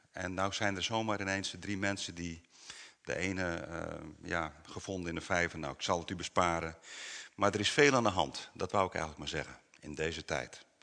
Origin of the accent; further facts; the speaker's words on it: Apeldoorn, Gelderland, Netherlands; Ik kom uit Apeldoorn, vanmorgen vroeg vertrokken.